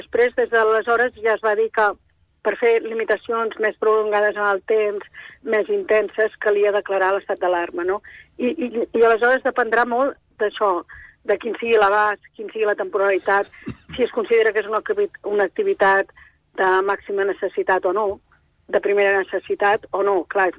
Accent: Igualada, Catalonia, Spain; Jo que soc d'Igualada, que vaig ser dels primers llocs que es van confinar, el primer lloc que es va confinar

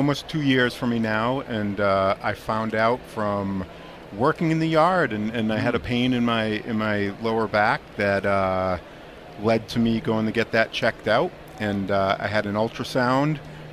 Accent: Massachusetts, United States; so, I mean, I count my blessings being growing up in Massachusetts.

